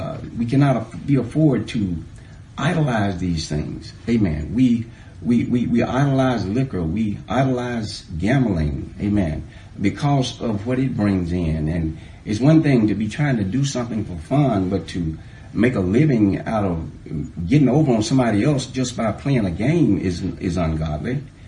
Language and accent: English; United States; I'm a patriot. I'm American. I'm an American.